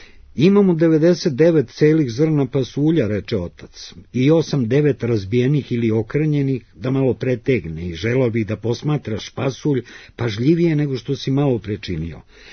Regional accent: Belgrade, Serbia; na to sam kao Beograđanin ponosan.

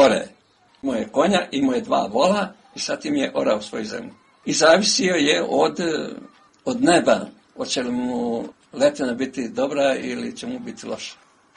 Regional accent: Berkovići, Republika Srpska, Bosnia & Herzegovina; I svi smo mi u gimnaziji bili deca sa sela. Znači ja sam došao iz Berkovića

